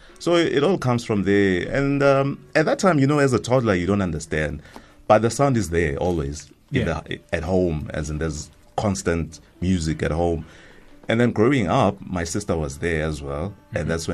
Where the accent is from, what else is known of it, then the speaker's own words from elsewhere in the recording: Soweto, Gauteng, South Africa; And I grew up in Orlando West, in Soweto, mm-hmm. Family of four.